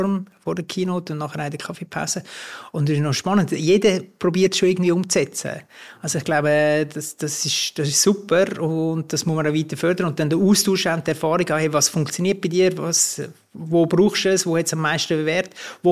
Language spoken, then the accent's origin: German; Zurich, Switzerland; jetzt als Zürcher ins Baselbiet